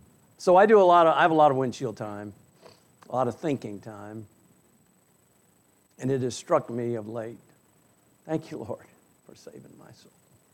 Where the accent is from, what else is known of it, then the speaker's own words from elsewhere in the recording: South Carolina, United States; Listen, there's nothing finer for a Southern boy to come to Alabama. For you see, I'm from South Carolina, and we were the first to secede.